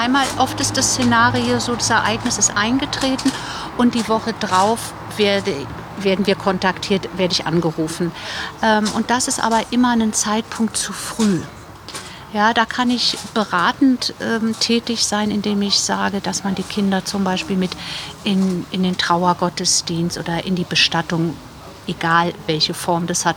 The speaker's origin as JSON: {"language": "German", "region": "Berlin", "country": "Germany", "lives_now": "Bavaria, Germany", "said": "Ich komme ursprünglich aus Berlin, lebe aber schon 30 Jahre hier in Bayern und bin Mutter von 3 erwachsenen Kindern"}